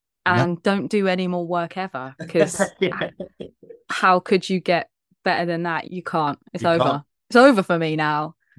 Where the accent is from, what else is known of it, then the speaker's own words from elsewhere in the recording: Eastbourne, South East England, United Kingdom; Brighton was my city when I was growing up. Because I'm from Eastbourne.